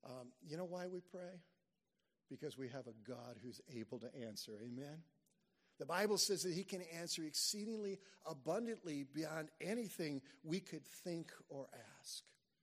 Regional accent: Tennessee, United States; they decide that because I'm the guy from America, I guess they thought I had more money than they did. They sent me and one other Gideon back to town. Now, it's a good little, as we used to say in Tennessee, it's a fur piece back to town.

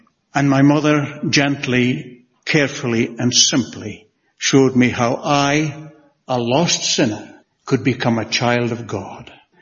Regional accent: Scotland, United Kingdom; born there; accent: Scottish; There's nothing wrong with my Scottish accent. I think it's your Ulster ears, perhaps, that need attention. I was born in the Shetland Isles in the far north of Scotland. My parents were God-fearing people who knew and loved the Saviour.

